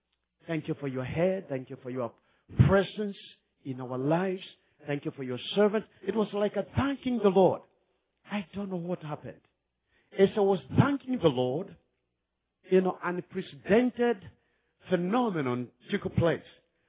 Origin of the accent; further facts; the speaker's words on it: Kenya; By now, you know, we come from Kenya. Nakuru is our city, about 1 million people. That's where we have been residing for the last 34 years when we have been ministering.